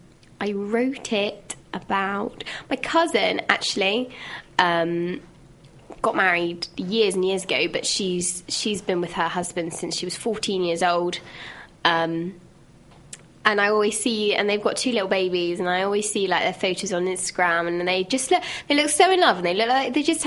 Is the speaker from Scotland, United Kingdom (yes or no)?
no; Reading, South East England, United Kingdom; I'm from Reading, but all the band are based in Southampton.